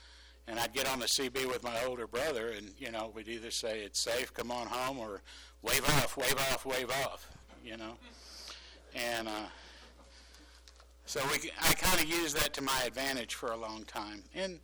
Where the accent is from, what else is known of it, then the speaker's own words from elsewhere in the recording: Dallas, Texas, United States; We grew up in the Park City's ghetto in Dallas, and it was a pretty safe place.